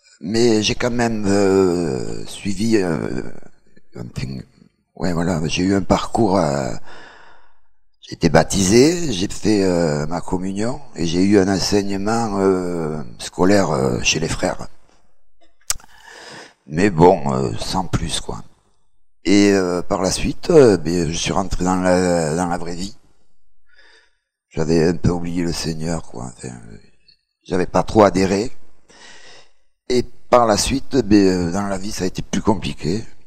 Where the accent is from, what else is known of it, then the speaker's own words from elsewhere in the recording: Lunel, Occitanie, France; puisque je viens de Lunel. Et... je suis resté pendant un an sur Lunel.